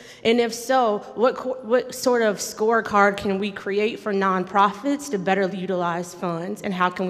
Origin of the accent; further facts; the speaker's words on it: Charlotte, North Carolina, United States; I grew up on Columbus Circle. It's in between Freedom and Wilkerson on the west side of Charlotte.